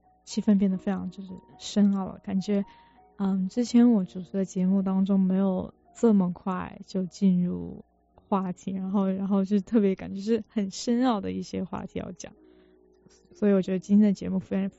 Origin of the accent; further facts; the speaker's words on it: Canada; 作为一个加拿大人我一次都还没有去过